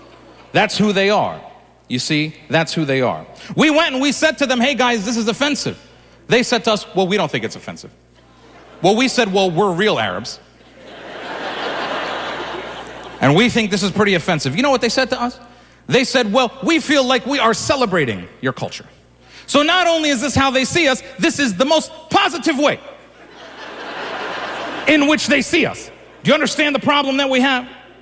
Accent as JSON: {"language": "English", "region": "Michigan", "country": "United States", "said": "And I said, I'm from Palestine. That's where I'm from. I'm Palestinian like Jesus. Let me tell you a little bit about where I'm from."}